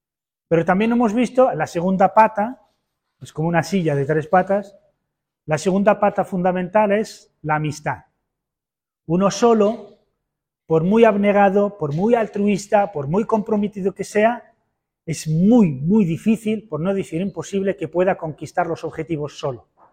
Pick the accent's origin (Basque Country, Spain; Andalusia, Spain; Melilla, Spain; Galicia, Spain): Melilla, Spain; Yo soy de Melilla, para quien no lo sepa.